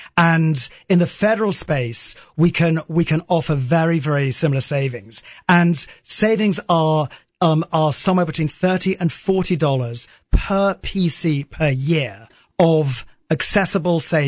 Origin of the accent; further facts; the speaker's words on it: London, United Kingdom; moved away as an adult; now in Alabama, United States; I'm not. I'm from London. I've been here